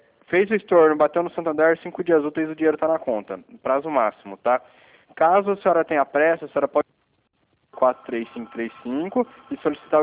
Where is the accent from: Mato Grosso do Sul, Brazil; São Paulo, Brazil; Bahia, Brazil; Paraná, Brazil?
São Paulo, Brazil; eu sou de São Paulo, tá? Não sou do Rio de Janeiro